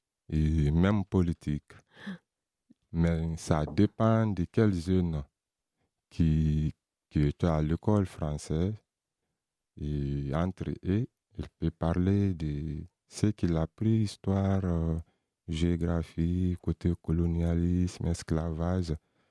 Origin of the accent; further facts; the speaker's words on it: Kankan, Kankan Region, Guinea; French is a second language; je viens de la Guinée-Conakry et ma ville natale, c'est Kankan. Je suis ethnie malinké.